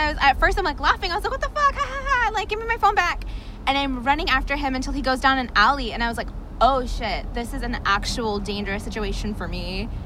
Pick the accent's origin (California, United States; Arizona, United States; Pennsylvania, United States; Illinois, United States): Arizona, United States; Phoenix; I mean, because I'm from Phoenix, so it's not like this is like completely like foreign to me or anything.